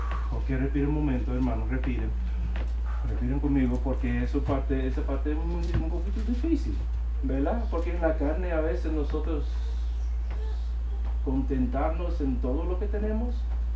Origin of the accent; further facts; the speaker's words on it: Long Island, New York, United States; born there; Spanish is a second language; yo nací aquí en los Estados Unidos, en Long Island, Nueva York, de cerca de la ciudad. Y hermanos, mi familia no son hispanos, no hablan, no de habla español, pero Dios me ha dado ese don de hablar parcialmente en el español.